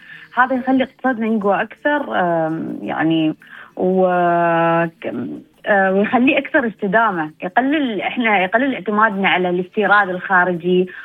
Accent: United Arab Emirates

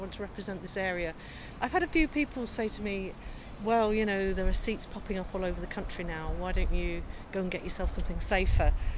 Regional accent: Rochdale, North West England, United Kingdom; Well, you know, originally I was from Rochdale, so, everybody in the Labour Party in Rochdale joined the Pioneers.

